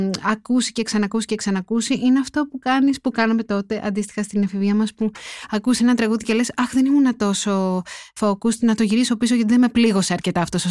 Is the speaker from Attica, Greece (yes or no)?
yes; Glyfada, Attica, Greece; επειδή μεγάλωσα στη Γλυφάδα